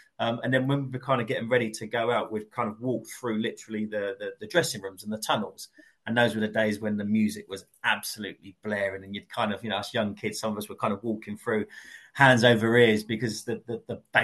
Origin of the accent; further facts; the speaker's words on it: East London, London, United Kingdom; No, I grew up in East London.